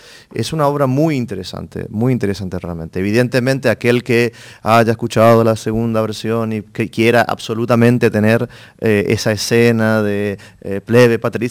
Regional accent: Misiones, Argentina; a mí me orgullece primero como misionero y después como argentino

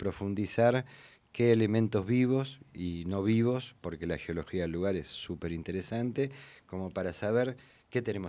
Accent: Buenos Aires, Argentina; Para mí, que soy un porteño

